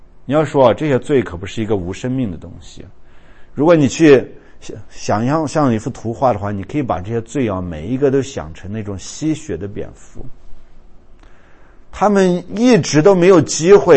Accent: China; 我们中国人说，有的时候事情让你心碎了

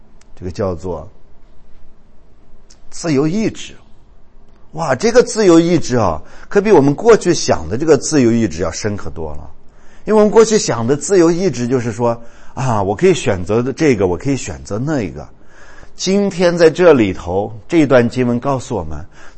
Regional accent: China; 所以呢我们中国人好像基本上也能够相信这一点啊

